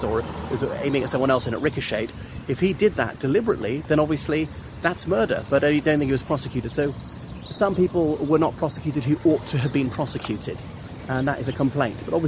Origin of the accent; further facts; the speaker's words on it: Northern Ireland, United Kingdom; I'm Irish by ethnicity, by citizenship. The Union flag is also my flag. There need be no contradiction between that. I'm British precisely because I'm Irish.